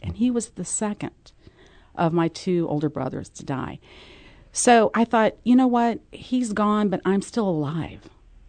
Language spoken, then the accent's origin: English; California, United States; I grew up in California. I'm a native Californian.